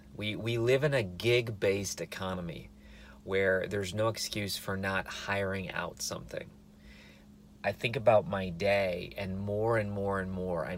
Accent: Midwest, United States; I don't know if you grew up that way, but I grew up in the Midwest.

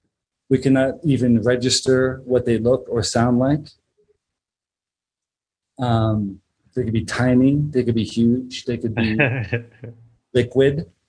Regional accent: Orlando, Florida, United States; also born or lived in Arizona; I grew up mostly in Florida. I was born in Arizona.

